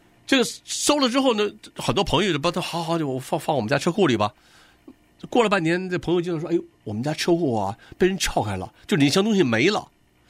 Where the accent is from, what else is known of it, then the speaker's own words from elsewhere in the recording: Beijing, China; 全方位介绍我的家乡北京。